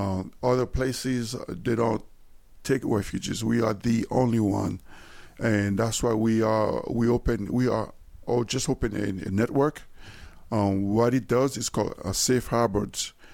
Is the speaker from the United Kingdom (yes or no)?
no; Haiti; now in United States; I'm a son of a pastor. I'm originally from Haiti.